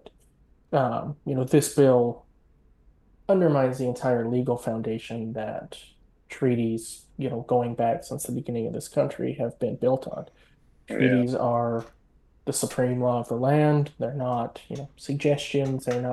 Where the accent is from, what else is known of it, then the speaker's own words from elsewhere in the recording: Montana, United States; now in Washington, United States; I'm from Montana, grew up in Montana, whole family is still there. But I'm over here in DC now